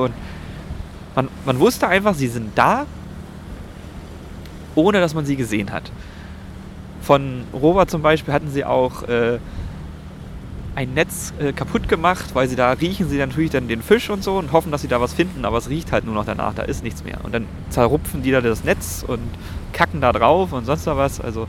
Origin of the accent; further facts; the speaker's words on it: Brandenburg, Germany; da sind wir Brandenburger, was weiß ich, oder Mitteldeutsche